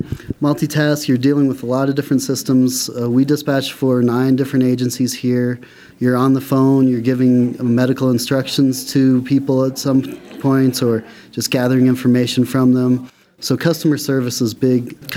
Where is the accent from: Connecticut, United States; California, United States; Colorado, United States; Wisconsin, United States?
Colorado, United States; Grand Junction; also born or lived in Roaring Fork Valley; We'd lived in the Roaring Fork Valley for 12 years and had our first son and decided to move back to my hometown of Grand Junction